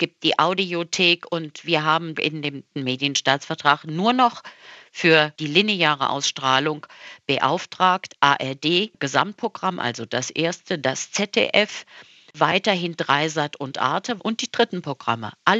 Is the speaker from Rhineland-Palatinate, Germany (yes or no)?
yes; Rhineland-Palatinate, Germany; ich komme aus Rheinland-Pfalz. Wir haben 4 Millionen Einwohner